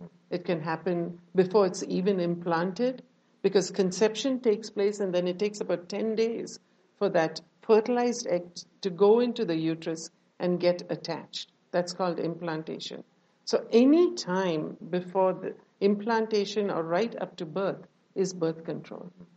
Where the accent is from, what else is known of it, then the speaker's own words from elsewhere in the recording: India; I grew up in India.